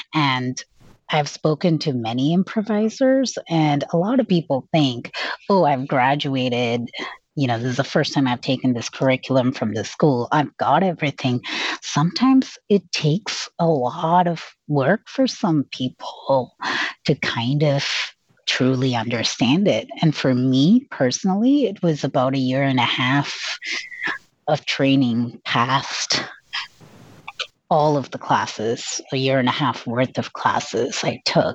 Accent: Chennai, Tamil Nadu, India; English is a second language; moved away as an adult; now in United States; I'm from Chennai, India. It's in South India. And that's where I did my schooling and I did my undergraduate in computer science and engineering.

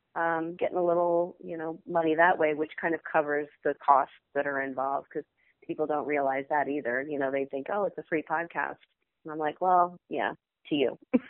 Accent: New Jersey, United States; I was living in New Jersey at the time. I grew up in New Jersey.

